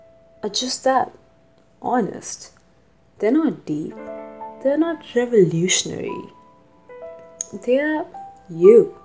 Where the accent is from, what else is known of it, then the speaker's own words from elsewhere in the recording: India; I grew up in India